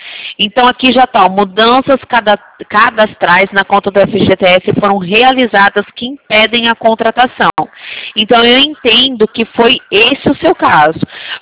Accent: Umuarama, Paraná, Brazil; Eu nasci em Umuarama, minha irmã em Alto Piquiri, tenho família em Londrina, Cascavel

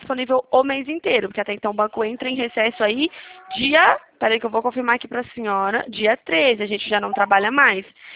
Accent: Minas Gerais, Brazil; eu sou de Minas, Minas não é assim, né? Minas é quente.

